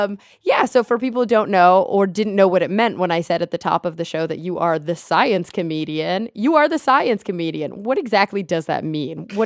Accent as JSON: {"language": "English", "town": "Plano", "region": "Texas", "country": "United States", "said": "I'm from Plano, Texas, but I went to college in Denton, which is where UNT is."}